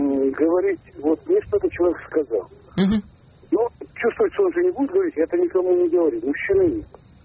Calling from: Samara, Samara Oblast, Russia; Из Самары.

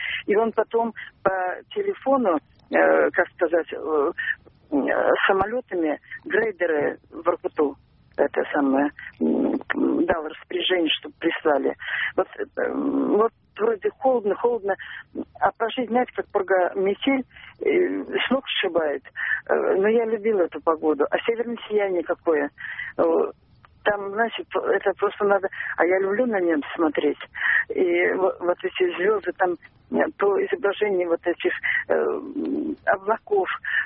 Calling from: Saratov, Saratov Oblast, Russia; Алло, я звоню из Саратова.

